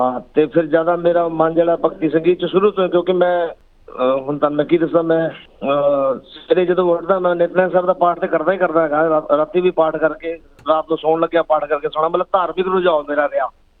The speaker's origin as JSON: {"language": "Punjabi", "town": "Jamshedpur", "region": "Jharkhand", "country": "India", "tie": "born there", "said": "actually ਜਿੱਥੇ ਮੇਰਾ ਜਨਮ ਹੋਇਆ ਜਮਸ਼ੇਦਪੁਰ, ਪਹਿਲਾਂ ਬਿਹਾਰ ਸੀ, ਅੱਜ ਕੱਲ ਝਾਰਖੰਡ ਹੈ ਉਹ"}